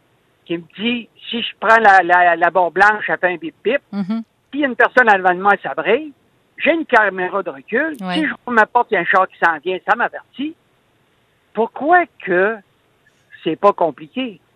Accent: Quebec, Canada; comme moi, je viens du Saguenay. Je traverse le parc des Laurentides.

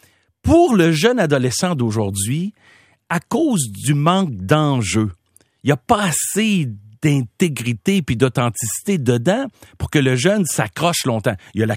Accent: Quebec, Canada; j'ai grandi, moi, au Québec

